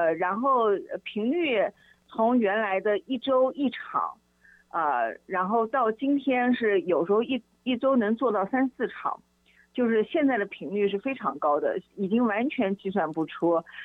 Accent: Nanjing, Jiangsu, China; 当时我就因为我是南京人，我在这座城市生活了大概36、37年

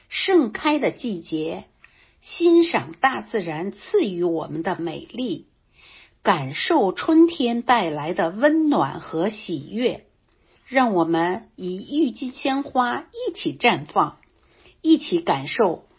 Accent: Kunshan, Jiangsu, China; now in Markham, Canada; 今年67岁，现在居住在加拿大安大略省万锦市。我在这里已经居住8年，每年都会回到中国去。我的老家是江苏省昆山市

